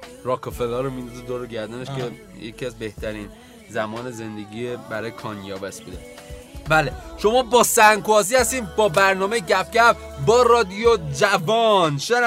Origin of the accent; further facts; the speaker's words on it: Tehran, Tehran Province, Iran; born there; نصف کرد نصف ترک، ولی خودم و خانوادم بیشتر متولد تهران هستم. ولی خب اصلیتمون دیگه داشتیم.